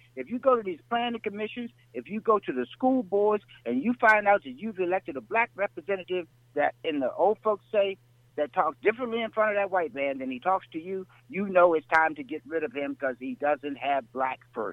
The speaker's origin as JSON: {"language": "English", "town": "Yorktown", "region": "Virginia", "country": "United States", "said": "I'm here from Yorktown, Virginia."}